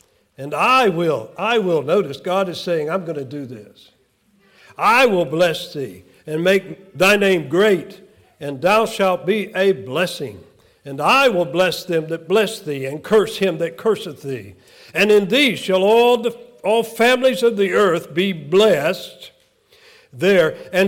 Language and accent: English; the South, United States; growing up in the South and in the United States, we didn't get anything right, absolutely nothing.